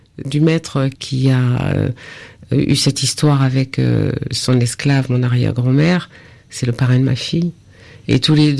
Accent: Martinique, France; comme le Prêcheur en Martinique, je suis de la Martinique

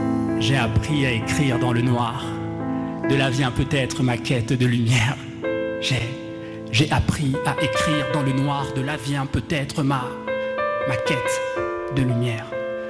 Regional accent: Douala, Littoral, Cameroon; moved away; c'est un poème que j'ai dédié à ma ville natale, Douala. Il a fallu quitter, mais pour mieux la retrouver.

